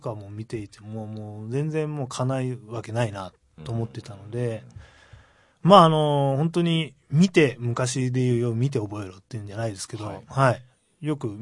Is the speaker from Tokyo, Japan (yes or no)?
yes; Hachioji, Tokyo, Japan; はい、私八王子ですから。